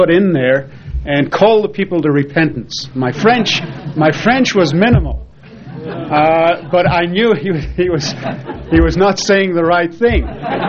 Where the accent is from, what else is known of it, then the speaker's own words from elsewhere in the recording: United Kingdom; I was raised in Great Britain